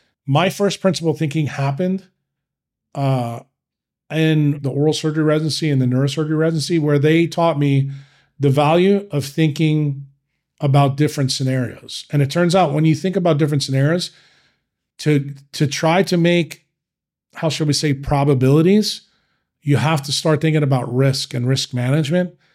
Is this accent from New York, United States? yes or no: yes; New York, United States; because I told you the story with me growing up in New York.